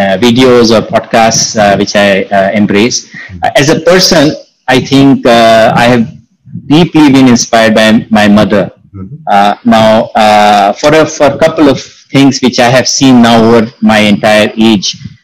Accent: India; English is a second language; In India, I think I grew up in India.

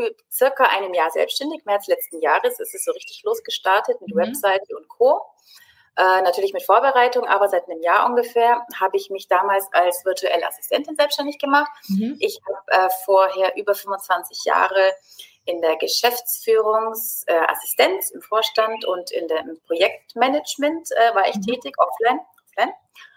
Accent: Augsburg, Bavaria, Germany; Ich komme aus Augsburg in Bayern und lebe hier mit meiner Family. Das ist meine Tochter, mein Mann und mein Hund. Leben wir hier in Augsburg, im schönen Augsburg. Und ja, ich bin 47 Jahre alt.

